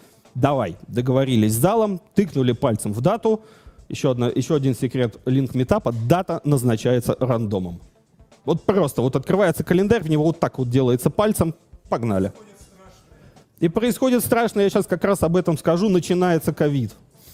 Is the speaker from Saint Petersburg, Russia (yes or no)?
yes; Saint Petersburg, Russia; И я как человек из Питера, я решил, что давайте мы сделаем второй ивент в Питере.